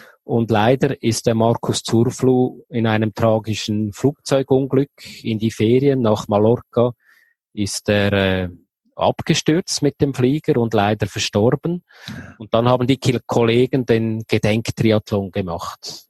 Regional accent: Baar, Zug, Switzerland; ich komme aus der Zentralschweiz, genauer aus Baar, das ist bei Zug, am schönen Zugersee, zwischen Luzern und Zürich.

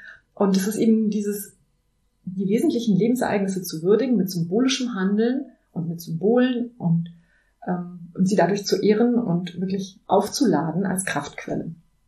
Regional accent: Transylvania, Romania; also born or lived in Bavaria; now in Germany; Ich bin nämlich geboren in Siebenbürgen in Transsilvanien und bin dort evangelisch sozialisiert und alle in meinem deutschen Dorf waren evangelisch. Dann sind meine Eltern aber 79 ausgereist mit uns und ich bin im katholischen Bayern gelandet.

